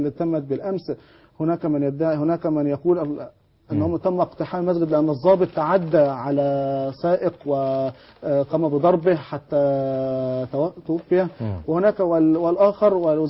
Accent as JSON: {"language": "Arabic", "country": "Egypt", "said": "إحنا كشعب مصري"}